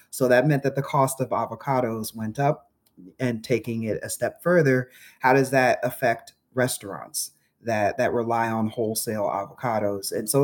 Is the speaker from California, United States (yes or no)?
yes; Los Angeles, California, United States; The first one being is I'm from Los Angeles and the idea of picking up and relocating to some rural environment didn't really appeal to me.